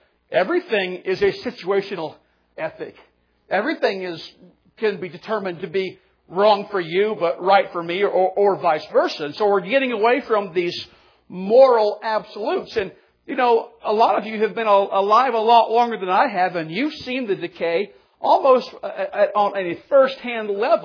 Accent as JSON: {"language": "English", "country": "United States", "tie": "born there", "said": "I love being an American. I bless God that I was born in America."}